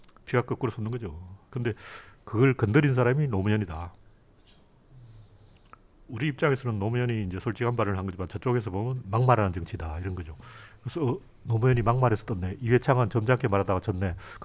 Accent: Gyeongsang, South Korea; 이 사람이 일단 내가 경상도 사람인 걸 알아봤구나.

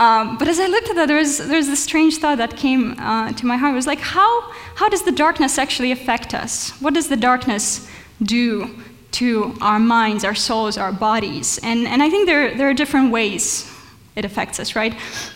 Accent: Russia; English is a second language; I do come from Russia. I grew up in Russia.

